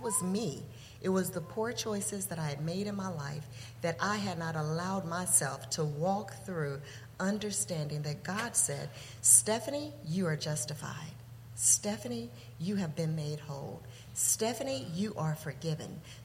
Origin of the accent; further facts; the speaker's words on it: Los Angeles, California, United States; I was raised in Los Angeles in South Central. Some of you may be familiar with that area, but it's a very hard neighborhood.